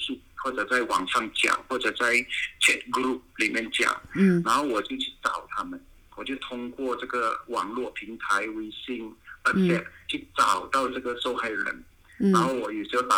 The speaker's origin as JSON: {"language": "Chinese", "country": "Malaysia", "said": "马来西亚人会很多语言的。"}